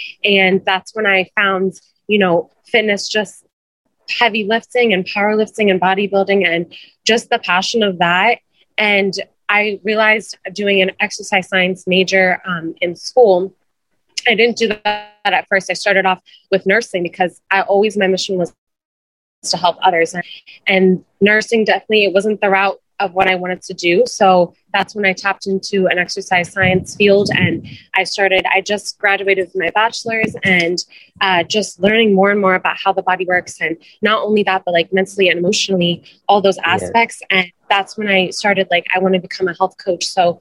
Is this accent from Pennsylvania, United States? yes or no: yes; Pennsylvania, United States; I'm from Lehigh Valley area, Pennsylvania, Bethlehem, Allentown area.